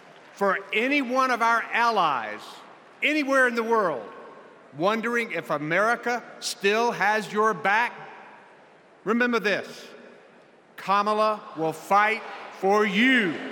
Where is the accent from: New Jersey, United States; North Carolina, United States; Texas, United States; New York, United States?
North Carolina, United States; If you're ready, my home state of North Carolina, stand up.